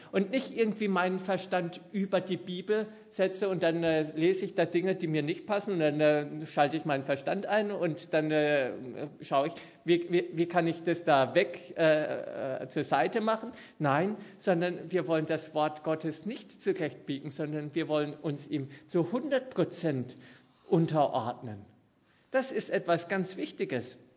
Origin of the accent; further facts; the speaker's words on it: Germany; in mein Heimatland, Deutschland